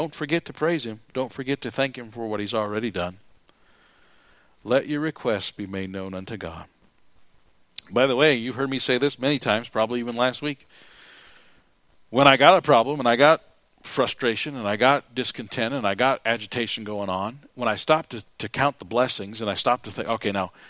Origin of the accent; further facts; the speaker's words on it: South Dakota, United States; I don't think it's because I'm a hick from South Dakota.